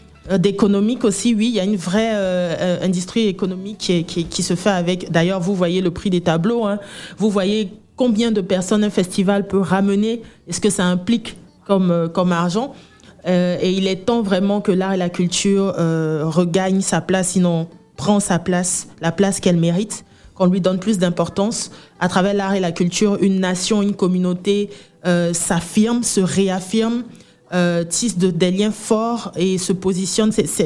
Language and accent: French; Côte d’Ivoire; Alors, je suis ivoirienne, Adukru Baoulé Gouro